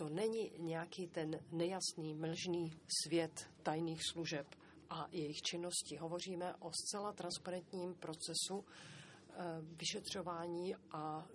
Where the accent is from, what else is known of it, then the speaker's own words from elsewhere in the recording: United States; já jsem vyrostl v Americe, mám rád Ameriku